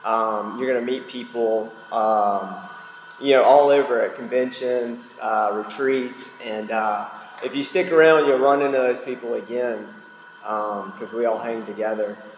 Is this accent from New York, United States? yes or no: no; Mississippi, United States; You know, I grew up in Mississippi. My dad was white. My mother is from Honduras.